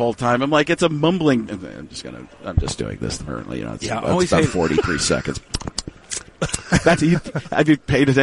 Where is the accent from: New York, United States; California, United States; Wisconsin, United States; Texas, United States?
Wisconsin, United States; Waukesha; I grew up in Waukesha, Wisconsin, like 45 minutes from there.